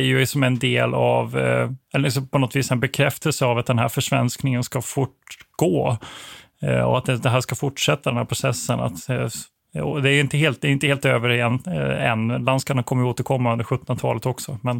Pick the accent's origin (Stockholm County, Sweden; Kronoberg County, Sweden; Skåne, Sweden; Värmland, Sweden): Kronoberg County, Sweden; Växjö; also born or lived in Blekinge; jag vet själv som uppvuxen i det här området, jag är född i Växjö och spenderat mycket tid i Blekinge